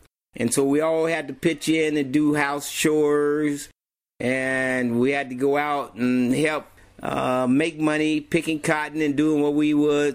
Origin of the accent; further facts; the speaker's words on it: Anadarko, Oklahoma, United States; born there; I was born in Anadarko, Oklahoma, June 6, 1952. That was back when they just started having cars.